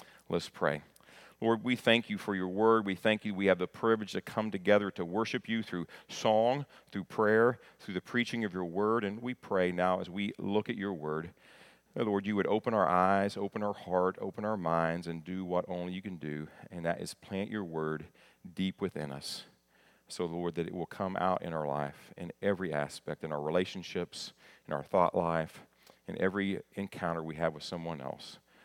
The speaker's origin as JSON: {"language": "English", "region": "Kentucky", "country": "United States", "tie": "born or raised there", "said": "I grew up in Kentucky, and we didn't have dinner. We had supper."}